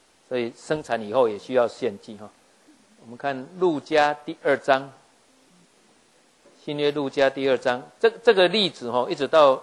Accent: Taiwan; 很多我们台湾人一样，拜拜都要杀三牲嘛齁。

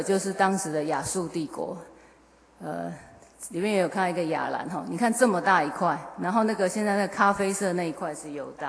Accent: Taipei, Taiwan; 我是台北长大的，所以那个经验对我是很新鲜的，但是也是很恐怖的。

